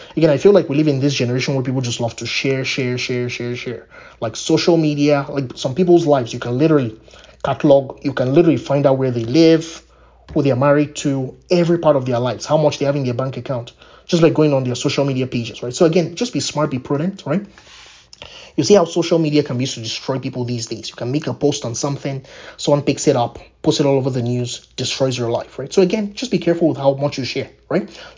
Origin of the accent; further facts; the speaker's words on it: Nigeria; It's a very classic saying in where I'm from. So I'm from Nigeria, by the way.